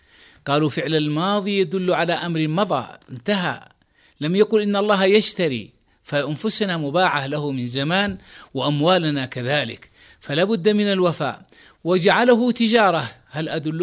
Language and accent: Arabic; Yemen; وإن كانت أعلنت عندنا في اليمن